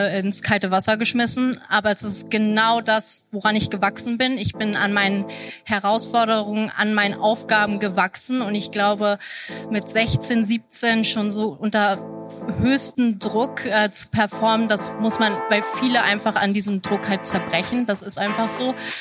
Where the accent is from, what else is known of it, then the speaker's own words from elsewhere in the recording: Kitzbühel, Tyrol, Austria; Ich habe damals den größten Teil meiner Kindheit in Österreich verbracht, in Kitzbühel